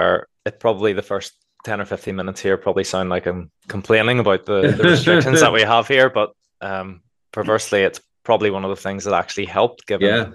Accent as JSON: {"language": "English", "region": "Northern Ireland", "country": "United Kingdom", "said": "And I think as Northern Irish people as well, we tend to be reasonably modest"}